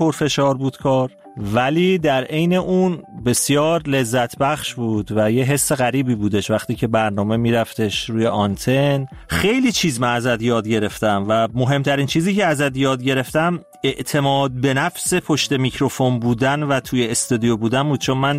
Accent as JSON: {"language": "Persian", "town": "Tehran", "region": "Tehran Province", "country": "Iran", "tie": "born there", "said": "تهران به دنیا اومدم. پدر مادر من اهل تهرانن ولی پدر بزرگ اهل تبریز بوده که در بچگی آمده به تهران."}